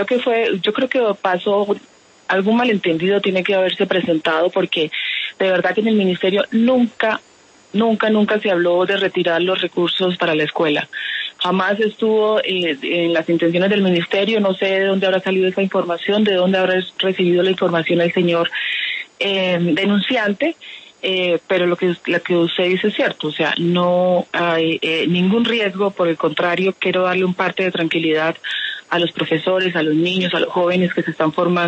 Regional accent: Valle del Cauca, Colombia; Soy una mujer del Valle del Pacífico.

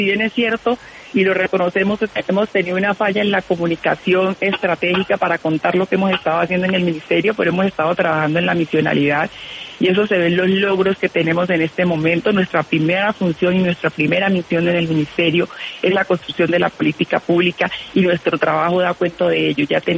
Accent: Colombia; investigadores colombianos. Estamos construyendo una estrategia de soberanía científica y tecnológica en mi país

